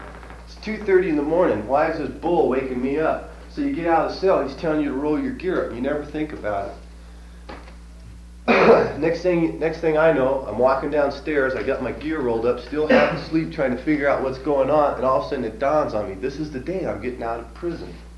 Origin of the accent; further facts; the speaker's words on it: Oregon, United States; I'm from Oregon. I don't know anybody in California.